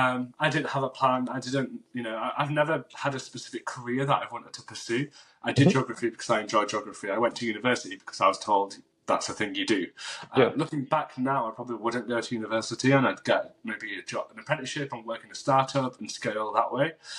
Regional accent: Yorkshire and the Humber, United Kingdom; born there; So I am from Pakistani heritage, but born in the UK, born in West Yorkshire. Near Leeds.

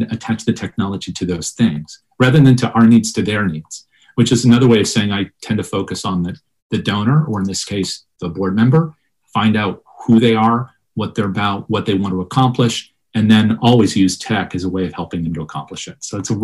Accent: Connecticut, United States; And I'm from Connecticut, so there are a lot of things I don't talk about. I grew up in a very puritanical kind of world.

